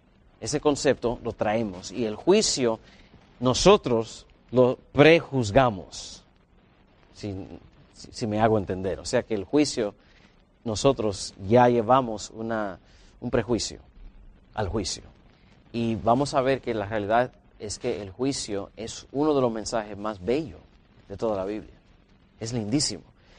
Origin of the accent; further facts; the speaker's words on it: Miami, Florida, United States; now in Huntsville, United States; Soy originalmente de Miami, Florida, así que yo me crié con cubanos, porque Miami es de cubanos, pero mis padres son de donde son donde es mi querida hermana Xiomara, de la República Dominicana